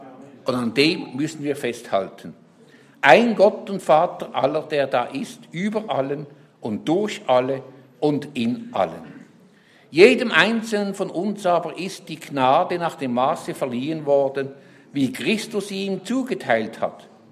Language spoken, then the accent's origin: German; Switzerland; da darf ich jetzt als Schweizer Reklame machen für die Schweizer Berge.